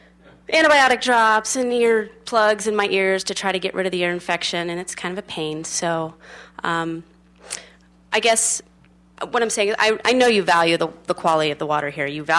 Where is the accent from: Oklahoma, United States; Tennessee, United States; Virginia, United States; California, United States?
California, United States; Pismo Beach; I'm from Pismo Beach. I am a teacher, and I am a surfer.